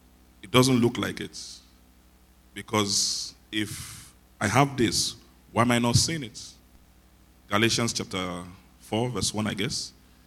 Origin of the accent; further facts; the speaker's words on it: Ibadan, Oyo, Nigeria; You know, I grew up in Ibadan, Agodi.